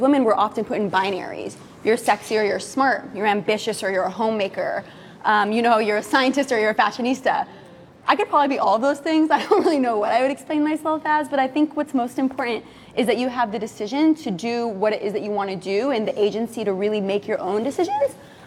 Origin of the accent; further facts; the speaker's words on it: Iraq; also born or lived in United States; I'm Iraqi and I'm American, and I identify very much with both sides, unapologetically.